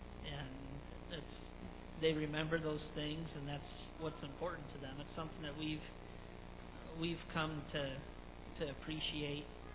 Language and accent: English; United States; now in Cape Verde; I think sometimes they do with us just because we're American.